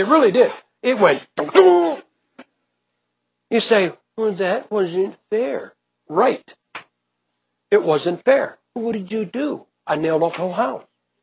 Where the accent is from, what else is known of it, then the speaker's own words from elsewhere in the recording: Ohio, United States; And you know, I'm from Ohio. We have basements.